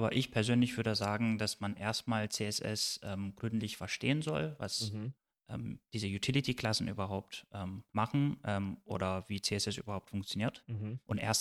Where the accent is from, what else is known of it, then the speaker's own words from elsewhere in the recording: Turkey; now in Dresden, Germany; Ich komme aus der Türkei und wohne seit ungefähr 12 Jahren in Deutschland.